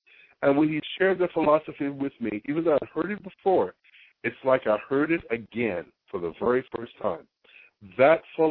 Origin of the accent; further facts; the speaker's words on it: Austin, Texas, United States; I'm from Austin, Texas, and I'm going to Albany, New York